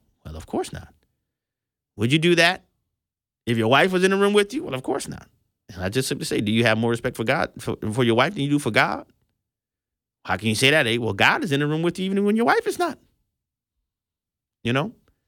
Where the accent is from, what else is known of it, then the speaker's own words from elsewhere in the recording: Louisiana, United States; And to add insult to injury, she's from my home state. You know, I'm like, nah, not from Louisiana with this kind of squeamishness.